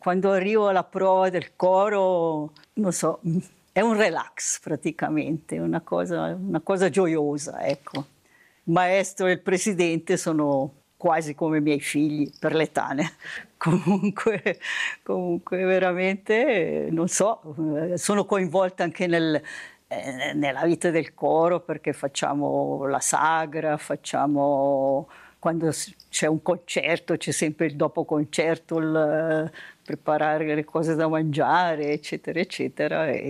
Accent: Bellinzona, Ticino, Switzerland; now in Lugano, Switzerland; sono nata a Bellinzona, sono cresciuta a Bellinzona, adesso sono 54 anni che sono a Lugano. Quando sono arrivata a Lugano, io a Bellinzona cantavo in un coro

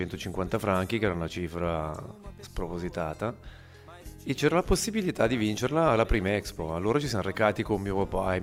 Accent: Chiasso, Ticino, Switzerland; now in Novazzano, Switzerland; sono nato il 25 agosto del 67, nato e cresciuto a Chiasso, attualmente vivo a Novazzano, e sposato, due figlie

